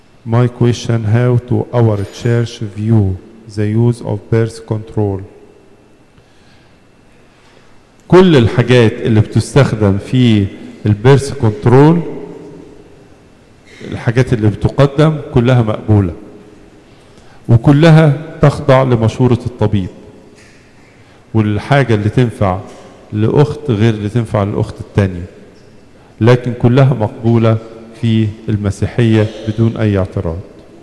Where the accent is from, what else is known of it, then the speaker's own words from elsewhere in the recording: Egypt; عندنا في مصر درجة الحرارة عالية